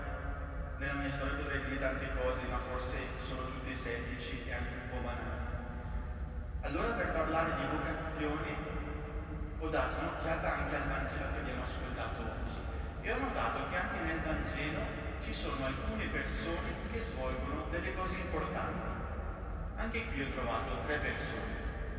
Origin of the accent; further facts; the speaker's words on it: Nembro, Lombardy, Italy; ho 22 anni e sono originario della parrocchia di Nembro.